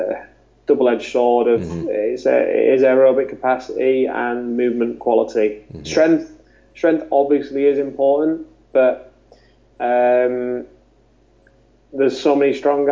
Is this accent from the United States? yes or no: no; United Kingdom; we'll always complain because we're British.